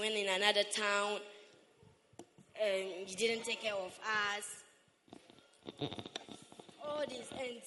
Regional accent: Burkina Faso; I'm from Burkina, please.

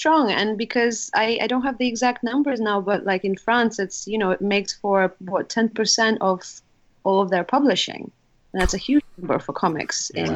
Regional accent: Lithuania; English is a second language; now in England; I come from Lithuania, and we don't have a comics market, like, whatsoever. Mm, and then right. I live in England

